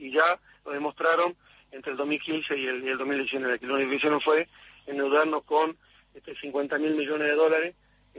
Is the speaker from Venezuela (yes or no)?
no; Argentina; me encendé como argentino, como trabajadores del campo popular